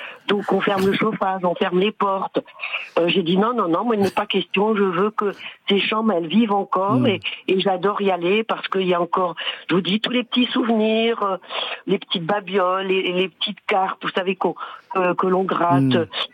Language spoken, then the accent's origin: French; Brittany, France; now in Toulouse, France; De Toulouse, je suis une Bretonne à Toulouse.